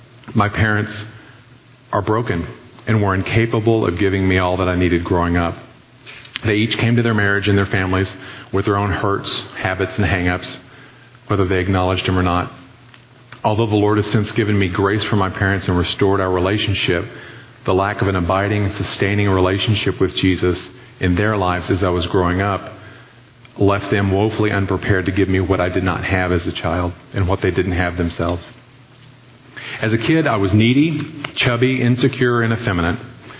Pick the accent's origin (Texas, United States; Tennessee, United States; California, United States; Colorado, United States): Texas, United States; Dallas; born there; I was born here in Dallas, and although I've lived in other places, I currently live less than a mile away from where I was born, in Oak Cliff.